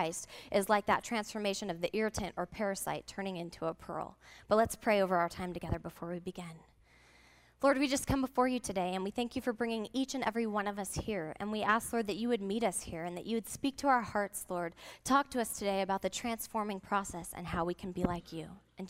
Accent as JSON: {"language": "English", "town": "Menifee", "region": "California", "country": "United States", "tie": "born or raised there", "said": "I grew up right here in the Menifee and Temecula Valleys. I went to Menifee Valley Middle School and Temecula Valley High School, and then I went on to Biola University."}